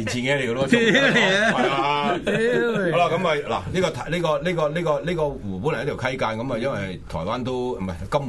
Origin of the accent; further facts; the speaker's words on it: Wuxi, Jiangsu, China; 太湖咧就本來係我家鄉無錫嘅一個啊，即係名户嚟嘅，咁我去唔撚到無錫